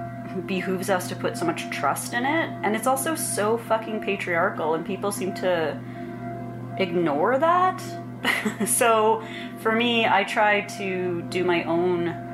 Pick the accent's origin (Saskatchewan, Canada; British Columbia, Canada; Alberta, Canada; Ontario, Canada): Saskatchewan, Canada; Regina; my best friend from my hometown in Regina